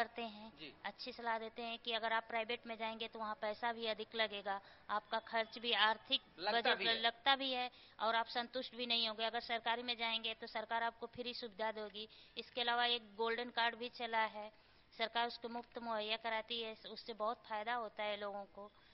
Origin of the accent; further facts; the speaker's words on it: Shekhpur, Uttar Pradesh, India; हम शेखपुर से रहने वाले हैं।